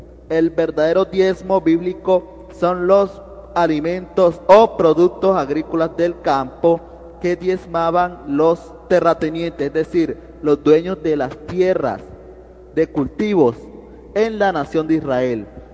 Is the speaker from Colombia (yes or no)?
yes; Colombia; de Colombia nuevamente.